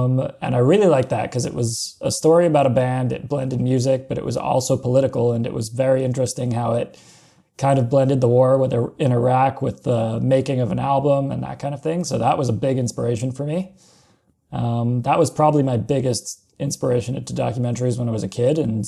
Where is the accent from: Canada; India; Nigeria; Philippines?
Canada; So we had some from US, I was from Canada, Vietnam, Nepal, all over.